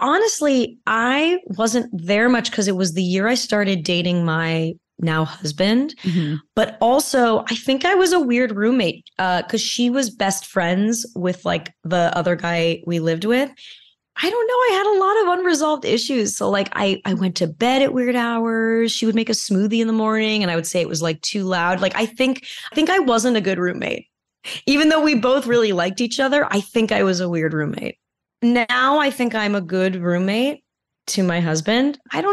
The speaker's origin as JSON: {"language": "English", "region": "California", "country": "United States", "tie": "born or raised there", "said": "And then I grew up in California and, you know, Mexican food is unbelievable."}